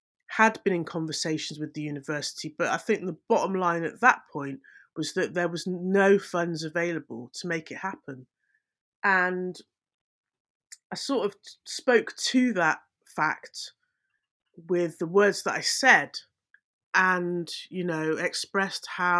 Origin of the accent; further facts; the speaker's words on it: Bristol, South West England, United Kingdom; So I sort of knew about Helen as an artist, kind of growing up in Bristol, and was aware of some of her work.